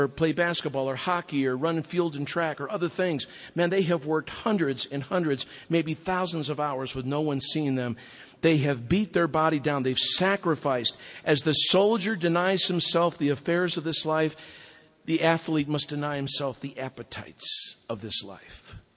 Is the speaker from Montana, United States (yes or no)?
no; Wheaton, Illinois, United States; You know, I grew up in Wheaton, Illinois, as I love to call it, the holy city, the Vatican II.